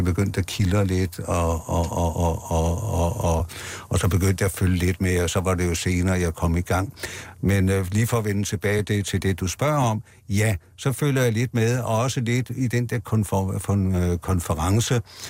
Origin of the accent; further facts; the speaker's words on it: Copenhagen, Capital Region of Denmark, Denmark; jeg er cyklist, jeg er københavner